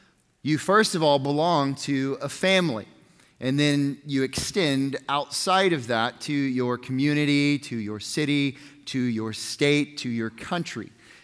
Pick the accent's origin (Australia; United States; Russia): United States; Southlake, Texas; Now, as much as I love being a Southlakean, and I love being a Texan, and I love being an American